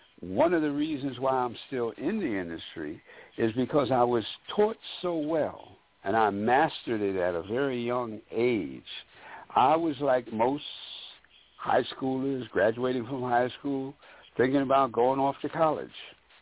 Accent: Harlem, New York, United States; I grew up in Harlem. And in growing up in Harlem, I always wanted to dress like the men dressed in those days.

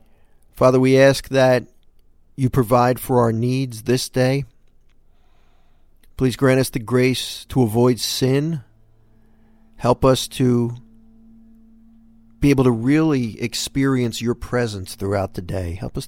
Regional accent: Philadelphia, Pennsylvania, United States; I remember growing up in Philly, there was a parish called St. Bartholomew's.

